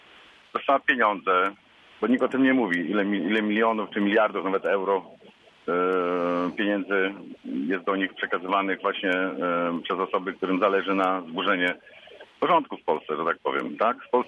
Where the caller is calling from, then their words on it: Łódź Voivodeship, Poland; ja jestem tutaj spod Łodzi akurat i słucham w internecie zawsze waszej audycji.